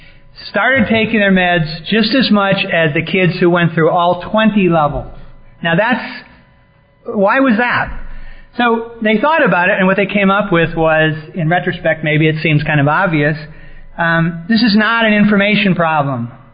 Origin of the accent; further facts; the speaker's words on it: California, United States; I'm from Northern California, and I travel around the country, and I say kind of half-jokingly, I'm from Northern California, and I like granola